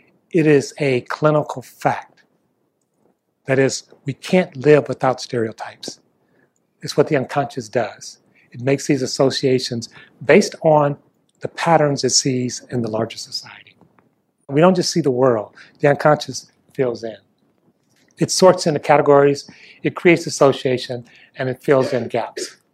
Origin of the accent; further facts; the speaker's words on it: Detroit, Michigan, United States; I remember learning to drive myself, and I grew up in Detroit.